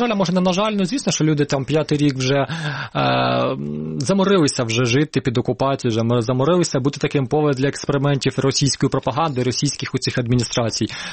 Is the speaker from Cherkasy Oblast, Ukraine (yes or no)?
no; Donetsk Oblast, Ukraine; Я як донеччанин